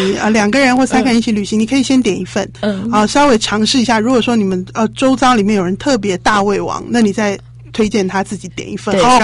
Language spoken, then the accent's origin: Chinese; Taiwan; 那我是觉得或许我们台湾人吃的口味现在也都比较清淡